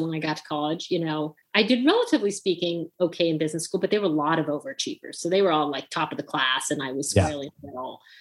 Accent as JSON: {"language": "English", "country": "Canada", "said": "I go to a Canadian university called Western. I'm Canadian, if you can't tell."}